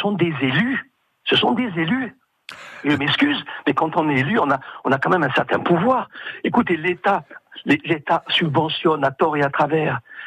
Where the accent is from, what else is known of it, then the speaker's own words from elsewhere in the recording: Corsica, France; je voulais simplement parler de la vie de mon village et de tous les villages en Corse, parce que moi, je suis originaire de Pétrose